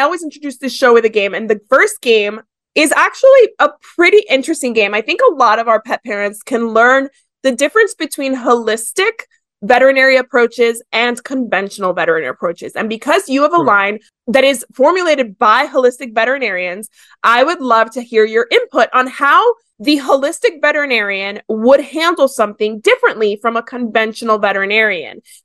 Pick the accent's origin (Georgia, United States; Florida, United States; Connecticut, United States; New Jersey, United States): Florida, United States; Miami; Oh, I grew up in Miami. Of course I know what a Cuba Libre is.